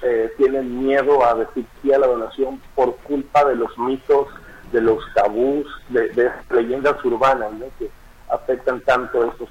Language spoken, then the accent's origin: Spanish; Mexico; a nosotros como mexicanos, jamás nos gustan las imposiciones